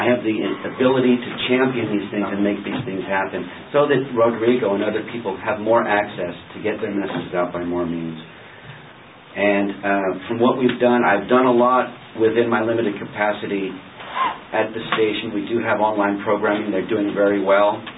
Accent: Iraq; now in United States; You know I'm an immigrant. You know I'm from Iraq.

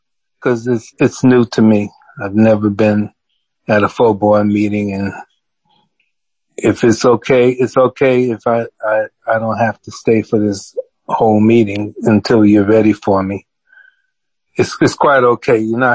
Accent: New York, United States; now in Montgomery, United States; I'm originally from New York. They call me a transplant, but my parents are from the South. And so we are part of the migration back to the South.

